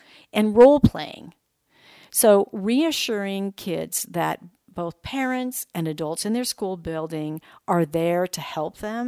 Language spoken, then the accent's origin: English; California, United States; Actually, I grew up in California, so we'd go up to San Francisco.